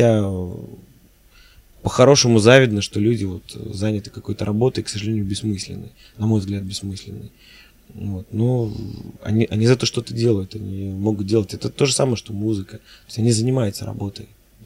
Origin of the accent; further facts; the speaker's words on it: Belarus; Вот, я, скажем так, из Беларуси